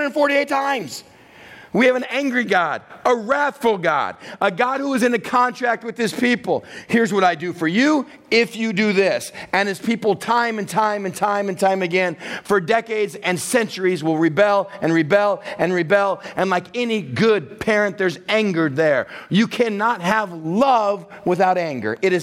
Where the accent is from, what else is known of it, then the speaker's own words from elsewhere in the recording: Texas, United States; I'm Texan. I pick Texan because I'm Texan.